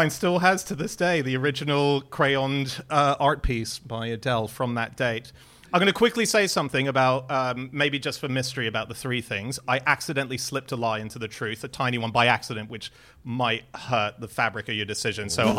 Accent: Hong Kong; I'm Hong Kongese. I was born in Hong Kong.

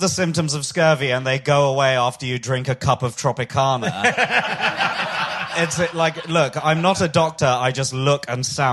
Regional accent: London, United Kingdom; I'm a Londoner, Billingsgate, right?

